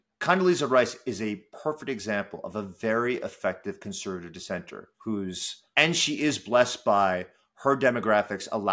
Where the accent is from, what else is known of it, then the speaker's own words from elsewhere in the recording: New York, United States; Now, this is Wisconsin. I'm from New York.